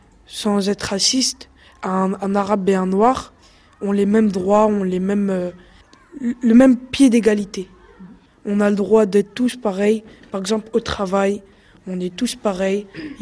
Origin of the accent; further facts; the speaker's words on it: Saint-Denis, Île-de-France, France; Moi, je vous accueille à Saint-Denis, dans ma ville natale, où j'ai grandi.